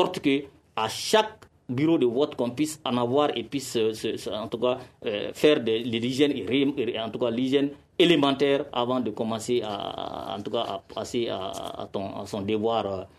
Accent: Mali; Je suis malien comme vous.

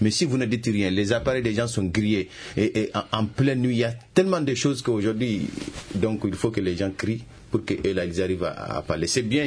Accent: Mali; Ben, je suis un Malien parmi tant d'autres.

